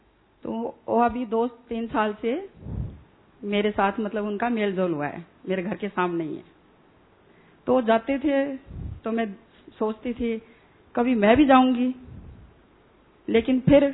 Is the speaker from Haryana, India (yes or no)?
yes; Haryana, India; और मैं हरियाणा से हूँ, बाजरे की रोटी हमारे बहुत ही मशहूर है।